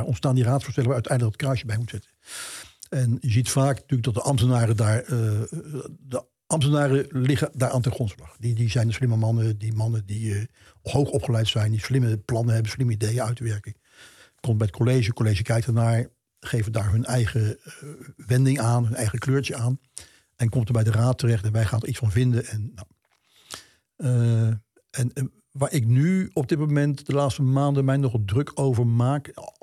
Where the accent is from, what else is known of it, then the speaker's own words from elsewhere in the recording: Belfeld, Limburg, Netherlands; also born or lived in Emmen; ik kwam uit Belfeld, dan had je een probleem. Ik heb in Emmen gewoond.